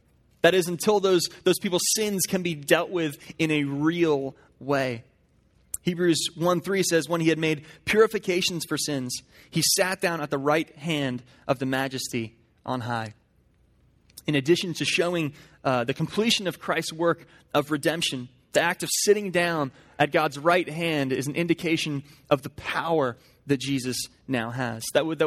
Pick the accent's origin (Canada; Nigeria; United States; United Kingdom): United Kingdom; England; I'm actually an English guy. I'm a red passport, not a blue passport guy.